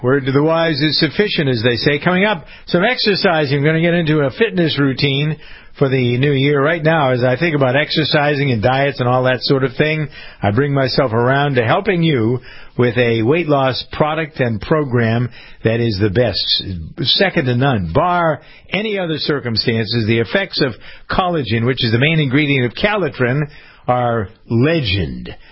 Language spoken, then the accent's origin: English; Framingham, Massachusetts, United States; they just opened a huge facility in my hometown of Framingham, Massachusetts.